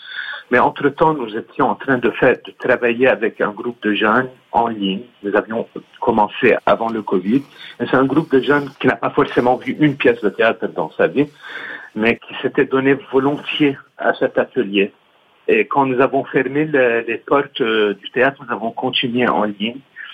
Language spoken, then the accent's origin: French; Lebanon; que ce soit nous en tant que Libanais ou que ce soit la communauté internationale